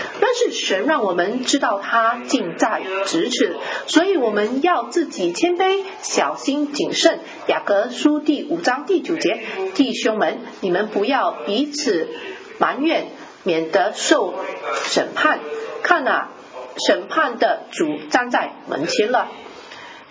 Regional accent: Kuala Lumpur, Malaysia; 我小时候在吉隆坡就读一所公教小学

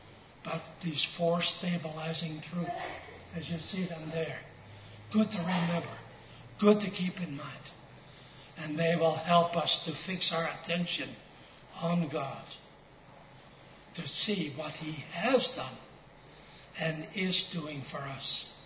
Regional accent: Netherlands; English is a second language; As a boy growing up in the Netherlands, my parents took my sister and me, regularly, by the way, to a place called Soestdijk.

